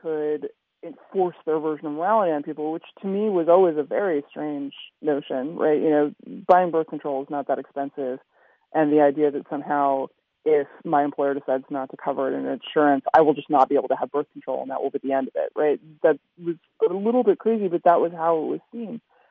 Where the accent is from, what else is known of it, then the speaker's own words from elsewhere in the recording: New York, United States; now in Washington, United States; I was raised on the Upper West Side of New York, and I live in Washington D.C., which is a pretty secular place.